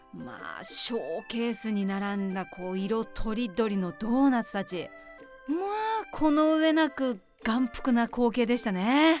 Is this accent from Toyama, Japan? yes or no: yes; Takaoka, Toyama, Japan; 私は高岡市出身なんですが